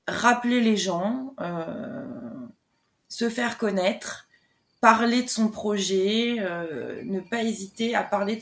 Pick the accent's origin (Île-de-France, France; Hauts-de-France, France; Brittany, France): Île-de-France, France; comme je suis originaire du Val d'Oise et que je ne voulais pas déménager pour m'installer, j'ai vraiment cherché autour de chez moi